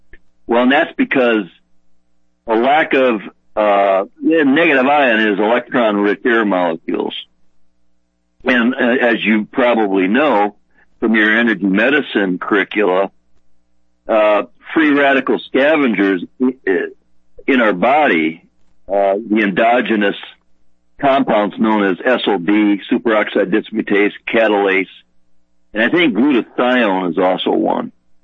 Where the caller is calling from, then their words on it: Michigan, United States; Yeah, I'm in Great Lakes State, right?